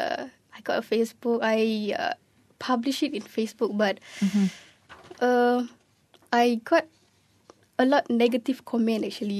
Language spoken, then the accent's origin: English; Malaysia; English is a second language; Oh, I'm from Malaysia. Okay, then, are you Malay? No, I'm not. I'm Orang Asli.